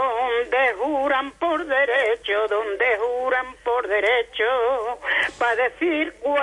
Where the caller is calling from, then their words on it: France; De Francia.